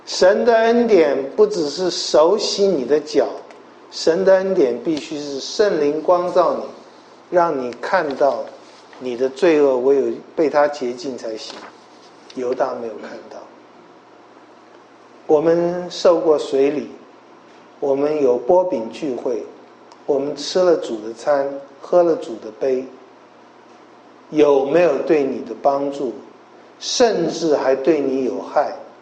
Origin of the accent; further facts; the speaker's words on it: China; 我们中国人都知道，不要说杀人放火了，罪根本不能洗掉的